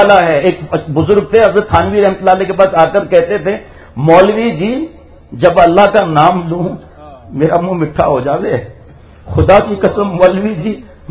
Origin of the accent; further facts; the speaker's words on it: Karachi, Sindh, Pakistan; born there; ہم گاؤں کے رہنے والے ہیں جی، گاؤں کے رہنے والے ہم لوگ، تو اگر پیدائش میری تو کراچی میں بھی، لیکن گاؤں تو پہلے شروع میں جاتے تھے،